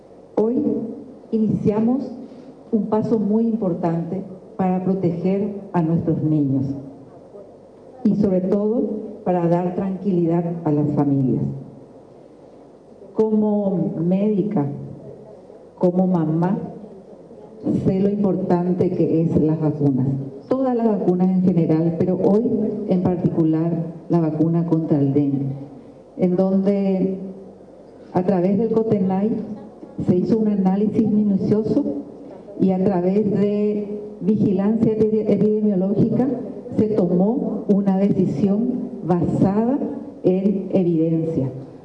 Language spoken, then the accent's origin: Spanish; Paraguay; hay que sentirnos orgullosos como paraguayos, porque el gobierno de Paraguay